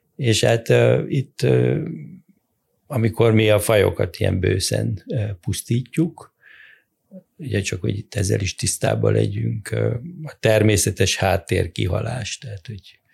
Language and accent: Hungarian; Miskolc, Borsod-Abaúj-Zemplén, Hungary; born there; Ugye én gyerekként lepkéket gyűjtöttem, Miskolcon születtem